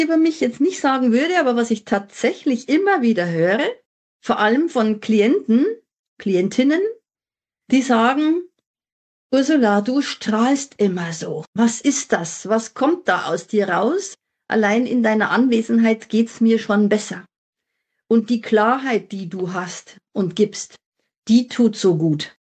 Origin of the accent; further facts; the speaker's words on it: Regensburg, Bavaria, Germany; ich bin in Regensburg geboren. Wahrscheinlich habe ich mir das schon ausgesucht von Wolke 7. Ich liebe diese Stadt. Ich sage immer, das ist die schönste Stadt der Welt. Ich habe noch nie woanders gelebt